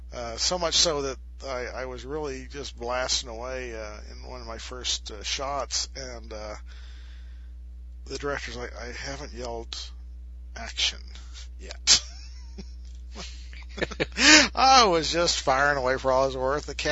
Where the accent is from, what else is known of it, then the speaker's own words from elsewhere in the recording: United States; being an American American child, having grown up in America, we had the requisite BB gun.